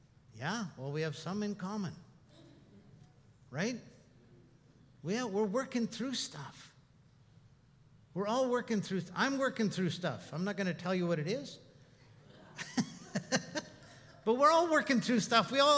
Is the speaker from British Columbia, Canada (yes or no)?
yes; Princeton, British Columbia, Canada; here's a kid from my hometown in Princeton that I grew up and I worked for his dad.